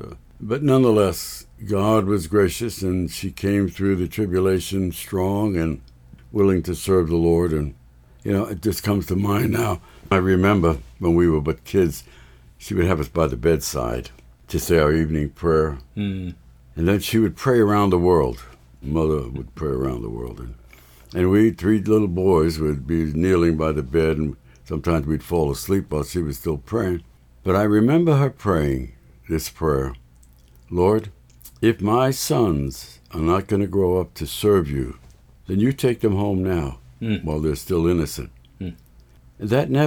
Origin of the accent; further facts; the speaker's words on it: New York, United States; born there; Well, I was born in Lower Manhattan, one of three sons, to godly parents.